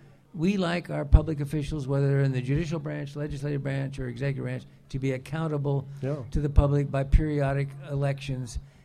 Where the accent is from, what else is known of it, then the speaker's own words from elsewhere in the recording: Olympia, Washington, United States; I was raised in Olympia, so I've been to the. I always used to love to come to the Puyallup Fair